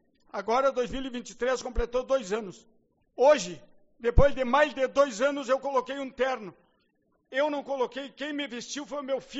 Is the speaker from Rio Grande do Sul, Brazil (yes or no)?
yes; Uruguaiana, Rio Grande do Sul, Brazil; also born or lived in Santo Ângelo; Sou de Uruguaiana.